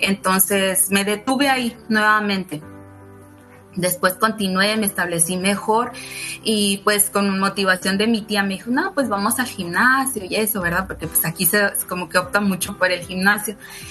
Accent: San Luis de la Paz, Guanajuato, Mexico; moved away as an adult; now in Dallas, United States; Pues yo soy originaria de Guanajuato, San Luis de la Paz, Guanajuato. Resido ahorita en Dallas, hace ya desde 2021, son como 22 años ya residiendo aquí en Estados Unidos.

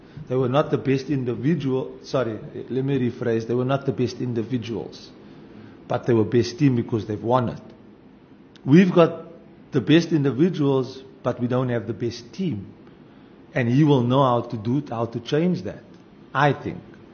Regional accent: South Africa; for as long as I'm a South African

